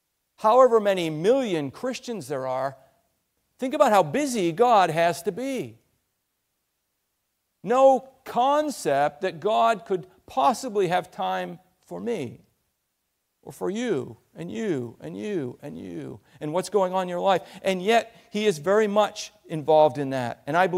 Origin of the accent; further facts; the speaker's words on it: Maine, United States; we did have a garden where I grew up in Maine. It's not quite as far north as Newfoundland.